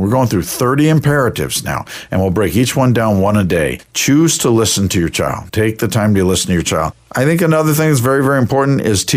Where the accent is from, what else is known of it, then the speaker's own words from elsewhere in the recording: Bethesda, Maryland, United States; the house where I grew up in Bethesda, Maryland